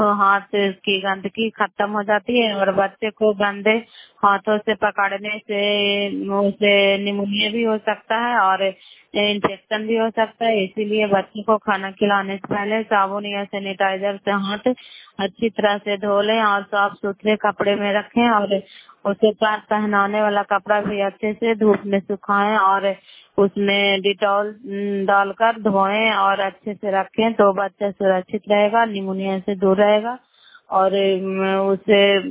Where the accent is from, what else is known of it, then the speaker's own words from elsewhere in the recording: Bihar, India; नालंदा जिला पराय ब्लॉक का निवासी हूँ।